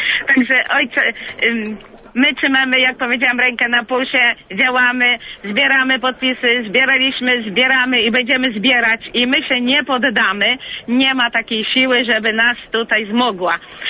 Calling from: Świebodzin, Lubusz Voivodeship, Poland; jesteśmy grupą ze Świebodzina, wracamy z Częstochowy i jeszcze mamy do domu tak z półtorej godziny jazdy

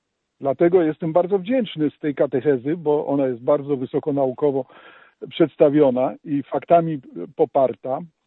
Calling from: Chemnitz, Saxony, Germany; jestem z Chemnitz w Niemczech

